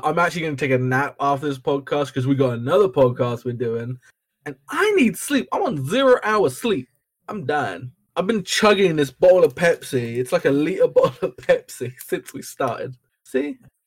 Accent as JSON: {"language": "English", "country": "Ireland", "said": "Nah, I'm Irish and we don't drink responsibly."}